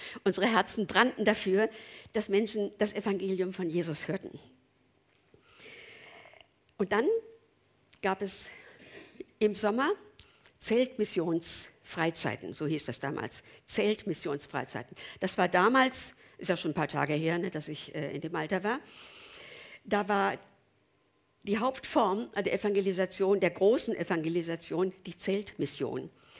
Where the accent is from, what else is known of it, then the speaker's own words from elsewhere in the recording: Berndorf, Hesse, Germany; In meinem Heimatdorf in Berndorf, 1000 Einwohner, also in Nordhessen